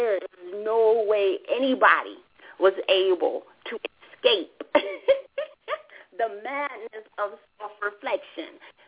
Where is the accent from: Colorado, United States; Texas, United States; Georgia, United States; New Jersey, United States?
Georgia, United States; Macon; we get a call from her friend who's from my hometown, Macon, which is about maybe an hour from here.